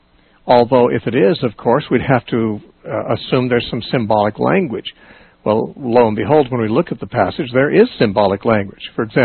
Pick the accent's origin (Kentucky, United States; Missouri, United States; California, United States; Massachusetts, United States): California, United States; Temecula; we have a meeting in Temecula, my hometown.